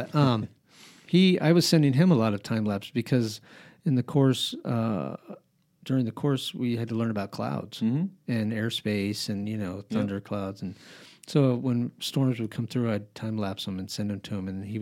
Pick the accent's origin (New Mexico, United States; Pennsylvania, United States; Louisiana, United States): New Mexico, United States; Albuquerque; I grew up in New Mexico in Albuquerque, and we used to go to a lake called Conchas.